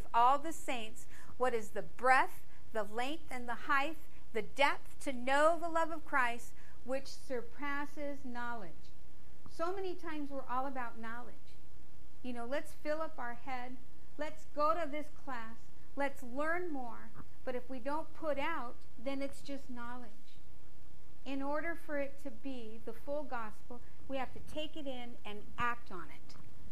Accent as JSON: {"language": "English", "town": "San Francisco", "region": "California", "country": "United States", "tie": "born or raised there", "said": "I was the most orneriest person, raised in San Francisco, fought, wasn't frightened of anybody. We were raised around Hell's Angels."}